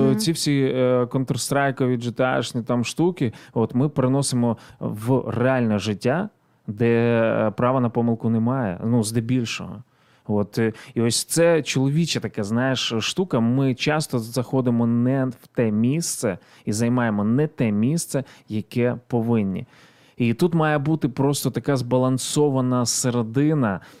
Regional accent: Kyiv Oblast, Ukraine; now in Kyiv, Ukraine; Коли я з Київської області взагалі живу в Києві, і коли все це лізло, вся ця нечисть з півночі лізла через ті міста, через ті села, де я виріс

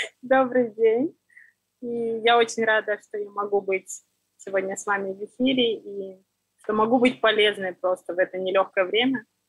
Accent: Siberia, Russia; now in Estonia; Я сама из Сибири, где очень люди нараспашку, душой очень просты.

